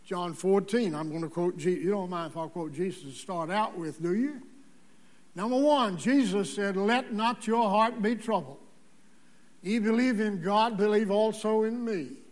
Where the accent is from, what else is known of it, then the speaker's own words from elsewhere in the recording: Danville, Virginia, United States; One of his meetings was held in my hometown, Danville, Virginia, when my stepmother was just a 12 or 13, 14-year-old girl.